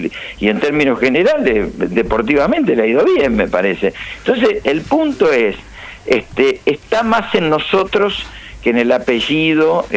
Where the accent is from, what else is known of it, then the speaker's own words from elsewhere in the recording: Rosario, Santa Fe, Argentina; Viví toda mi vida en Arroyito, ahora vivo en el centro.